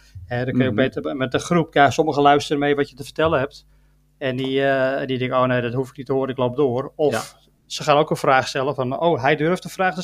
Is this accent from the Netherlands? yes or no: no; Germany; wij als Duitsers hadden dat ook.